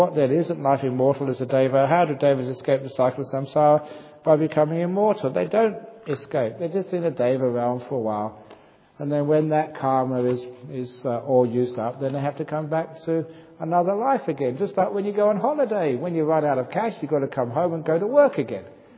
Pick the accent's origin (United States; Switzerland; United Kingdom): United Kingdom; England; I mean, when the Buddha was an Indian, I'm English.